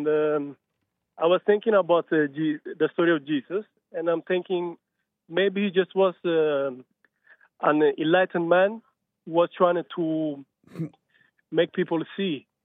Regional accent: Ethiopia; Father, like, I'm from Ethiopia.

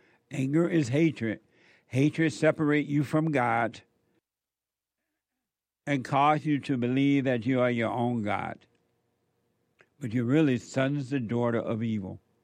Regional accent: Alabama, United States; when I grew up in Alabama, which is like 2 hours away from Atlanta

